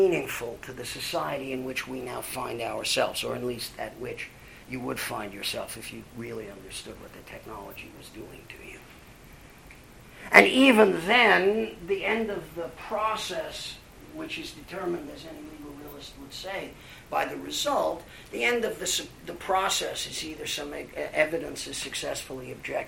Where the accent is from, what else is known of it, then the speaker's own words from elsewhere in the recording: New York, United States; and of which I was, as a Jew from New York, extremely not fond.